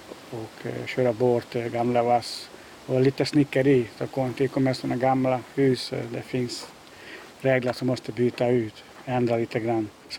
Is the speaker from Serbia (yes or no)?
no; Hungary; Swedish is a second language; now in Sweden; Den kommer från mitt hemland, från Ungern.